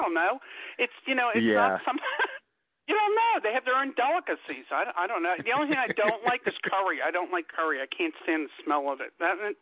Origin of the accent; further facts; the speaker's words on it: New York, United States; accent: New York; Talking with my New York accent again.